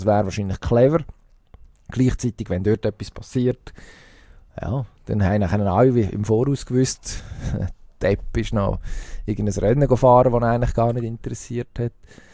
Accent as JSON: {"language": "German", "country": "Switzerland", "said": "warum als sie bei uns in der Schweiz die Experten häufig auch Schweizerdeutsch reden"}